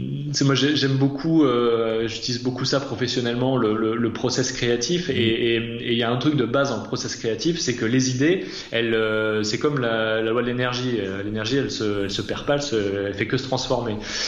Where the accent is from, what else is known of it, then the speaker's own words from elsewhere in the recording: Massif Central, France; j'ai grandi dans le Massif Central où je passais ma vie à skier à faire du vélo etc.